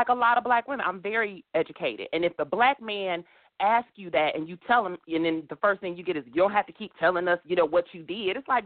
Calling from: Michigan, United States; I'm calling from Michigan.

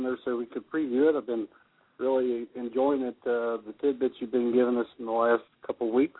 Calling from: Kentucky, United States; I'm calling from Northern Kentucky.

